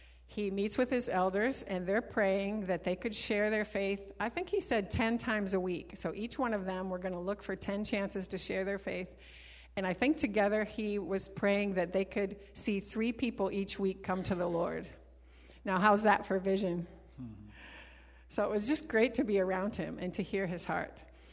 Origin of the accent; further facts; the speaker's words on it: Minnesota, United States; born there; also born or lived in Chicago / Ecuador / Queens; I was born in Minnesota, and we met in Minnesota in college. We transitioned to Chicago to be a youth pastor. We went to Costa Rica to learn Spanish. We went with the Alliance for 2 terms to Ecuador, South America.